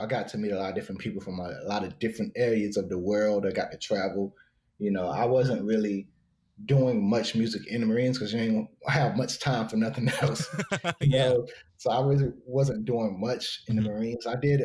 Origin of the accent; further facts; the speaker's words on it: South Carolina, United States; I grew up in South Carolina, and it wasn't a lot of choices